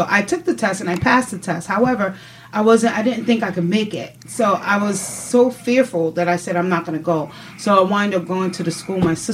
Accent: Brooklyn, New York, United States; You learn different cultures, and you experience different situations while growing up in Brooklyn.

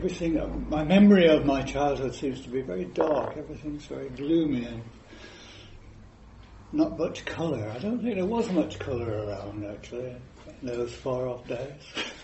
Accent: Blackburn, North West England, United Kingdom; I come from Lancashire. I was born in Blackburn in 1944. So right at the end of the war, very nearly at the end of the war. So it was a very gloomy kind of place.

